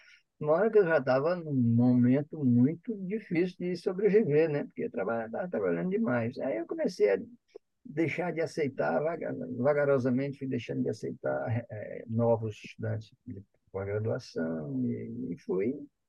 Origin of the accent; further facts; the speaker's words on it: Fortaleza, Ceará, Brazil; Eu sou fortalezense, de Fortaleza, tô cearado. Sou fortalezense, né? É, cearense de pai, mãe, bisavô, avô, tudo. Tem nada fora do estado do Ceará.